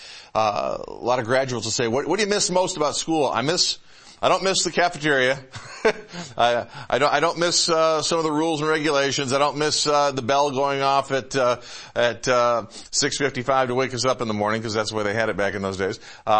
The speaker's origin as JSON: {"language": "English", "town": "Ballston Spa", "region": "New York", "country": "United States", "tie": "born there", "said": "I was born in Ballston Spa, New York. Nobody else in this room born in Ballston Spa, New York."}